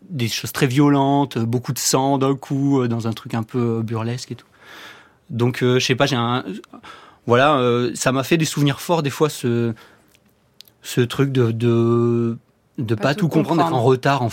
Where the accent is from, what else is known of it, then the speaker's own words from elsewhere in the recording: Pyrenees, France; moi, je viens des Pyrénées, mais pas du tout du milieu agricole.